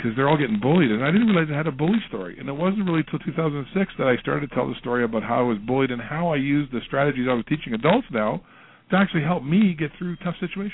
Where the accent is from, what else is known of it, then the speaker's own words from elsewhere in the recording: Manitoba, Canada; in our community where I grew up in Manitoba, Canada here.